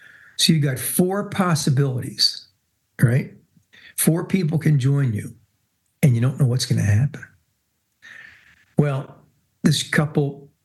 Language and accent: English; Michigan, United States; I said, oh, we're from Michigan.